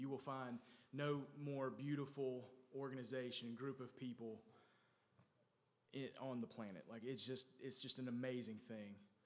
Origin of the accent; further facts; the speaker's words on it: Wilkesboro, North Carolina, United States; And I went to Appalachian State University, I'm from Wilkesboro, so it was only about 45 minutes from my hometown.